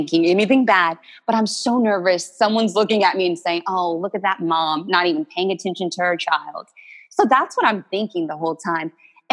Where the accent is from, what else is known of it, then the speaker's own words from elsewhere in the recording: Louisiana, United States; born there; accent: Cajun; now in Houston, United States; You certainly did. Yes, I was born in Louisiana. I'm very proud Cajun and love sharing that with my children.